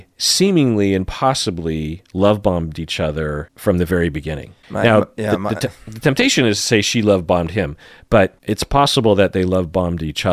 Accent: Issaquah, Washington, United States; also born or lived in Sammamish; I grew up in Issaquah and Sammamish, where there was a sizable minority of the kids who were Mormon.

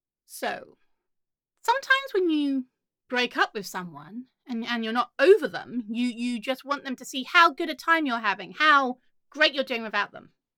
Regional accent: England, United Kingdom; Well, I'm English.

